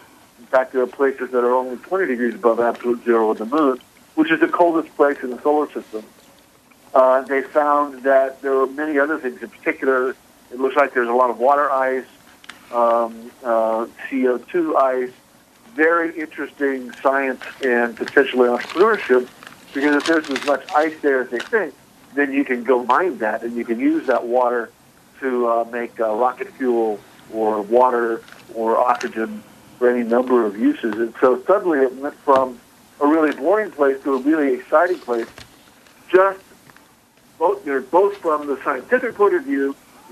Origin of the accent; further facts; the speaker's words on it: Houston, Texas, United States; I grew up in Houston, and so going to the moon was in my blood.